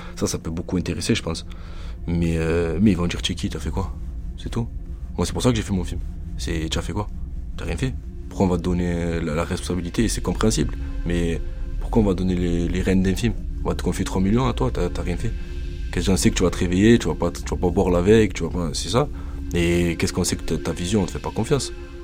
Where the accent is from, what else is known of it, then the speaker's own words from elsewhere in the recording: Aix-en-Provence, Provence-Alpes-Côte d'Azur, France; born there; also born or lived in Marseille; Moi, je suis né à Aix. Après, j'ai bougé. Là, je suis à l'Estac. J'étais à la ZUP de Aix à un moment, vers la Gare Routière. J'ai été vers Corcy. J'étais vers l'Estac, vers Frévalon pendant un moment. J'ai bougé un peu partout dans Marseille.